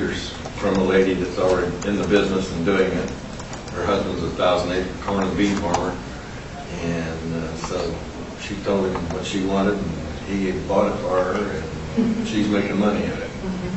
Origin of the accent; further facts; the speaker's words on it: Alton, Illinois, United States; I'm from Alton, Illinois, which is 15 miles upstream from St. Louis.